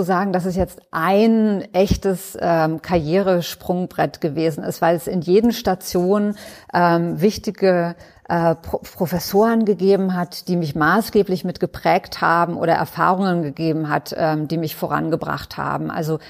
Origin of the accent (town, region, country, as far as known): Germany; accent: German